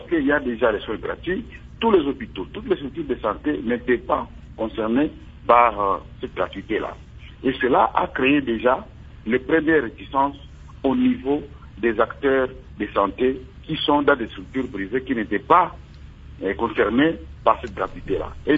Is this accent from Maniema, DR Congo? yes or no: no; Butembo, North Kivu, DR Congo; ici, comme chez moi à Boutembo, la population a tendance à croire plus aux rumeurs qu'à la réalité.